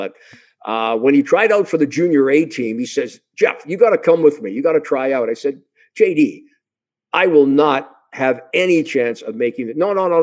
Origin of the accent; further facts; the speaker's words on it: Toronto, Ontario, Canada; also born or lived in Montreal, Canada; Foster Hewitt, as I said, growing up in Toronto, Danny Gallivan, who I got very close to in my days in Montreal.